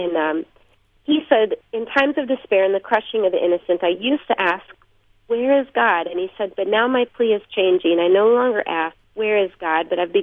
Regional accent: Minneapolis, Minnesota, United States; I said, we are from Minneapolis.

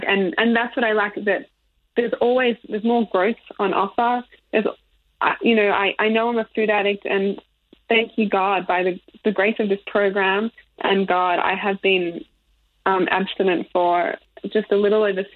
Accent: Melbourne, Victoria, Australia; I grew up in Melbourne

